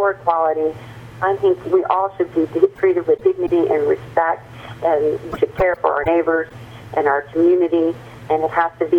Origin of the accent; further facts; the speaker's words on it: Texas, United States; Now, I grew up in South Texas. I have lived in rural areas